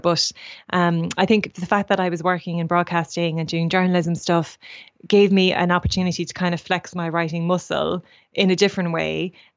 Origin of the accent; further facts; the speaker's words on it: Portlaoise, Leinster, Ireland; Yeah, I grew up in Portlaoise